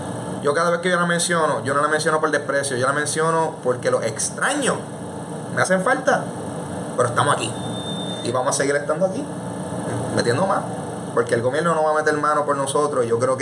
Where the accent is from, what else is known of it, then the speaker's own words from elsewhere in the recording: Puerto Rico; yo estoy súper orgulloso de ser puertorriqueño.